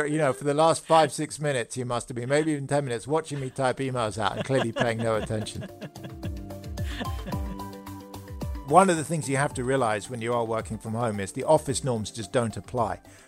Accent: London, United Kingdom; moved away as an adult; now in United States; I was born in London. I lived in London until I was 30. I'm basically a city person.

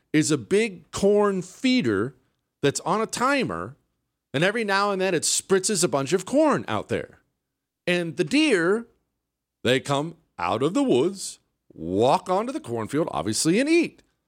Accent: Montana, United States; I grew up in Montana. That's where we used to go hunt deer.

